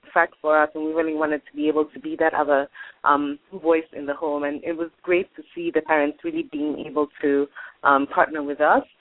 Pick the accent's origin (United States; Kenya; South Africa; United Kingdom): Kenya; So I'm from Kenya originally, which is on the east coast of Africa